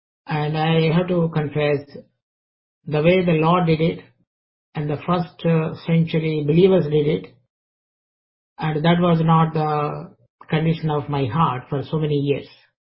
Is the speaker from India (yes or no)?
yes; Andhra Pradesh, India; I could remember in my earlier days in India, especially when I was growing up in Andhra